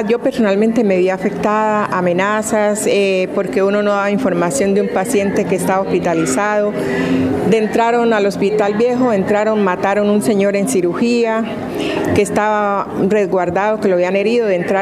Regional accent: Jamundí, Valle del Cauca, Colombia; Vengo del Valle del Cauca.

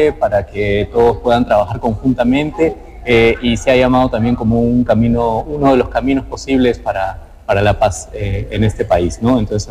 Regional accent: Peru; yo soy de Perú, soy antropólogo

